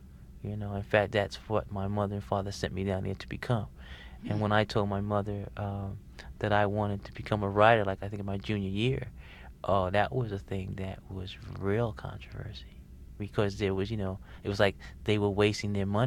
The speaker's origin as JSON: {"language": "English", "town": "New York City", "region": "New York", "country": "United States", "tie": "born or raised there", "said": "You know, when I grew up in the Bronx, I grew up in a Black and Puerto Rican neighborhood, but high school was spent in a predominantly Jewish and Italian high school."}